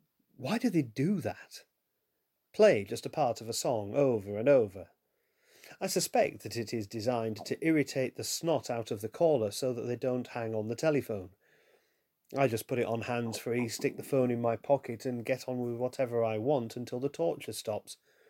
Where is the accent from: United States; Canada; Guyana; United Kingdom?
United Kingdom; Yorkshire and the Humber; accent: Yorkshire; someone who will struggle with my Yorkshire accent as much as I will struggle with their Indian accent.